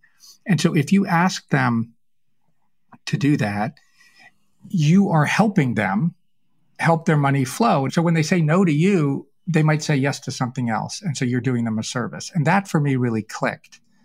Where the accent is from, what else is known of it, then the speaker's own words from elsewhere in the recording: New England, United States; And my heart sank because I was raised in New England. We have that in common.